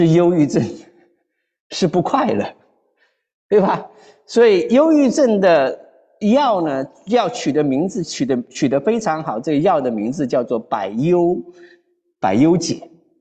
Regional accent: China; 你就好像我们说我们中国人一样，我们的住房条件改变了多少

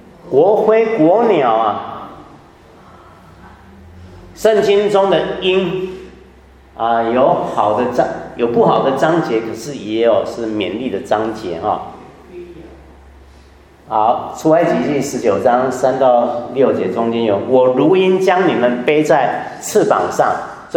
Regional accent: Taiwan; 还有我是从台湾来的

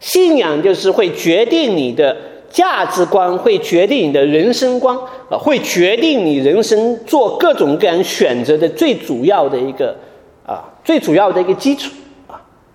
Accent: Wenzhou, Zhejiang, China; 我们老家呢，这个温州跟台湾很相近，我们气候也很相近啊

